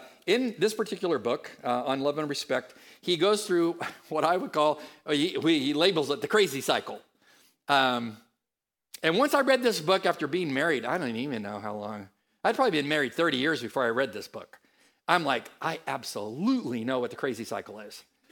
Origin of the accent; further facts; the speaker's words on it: San Diego, California, United States; First one is from a couple from San Diego, my hometown